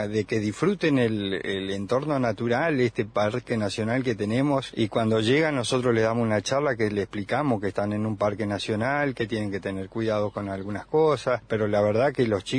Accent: Misiones, Argentina; now in Río Pico, Argentina; Yo soy de Misiones, o era Misiones. Me recibí de profe allá y me vine a la Patagonia, 18 años, en Río Pico. Me crié, mi papá era gendarme y me crié ahí, prácticamente me crié ahí, por eso me enamoré de la Patagonia y volví.

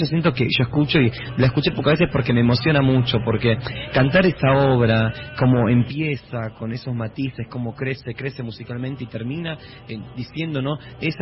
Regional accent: Buenos Aires Province, Argentina; como bonaerense

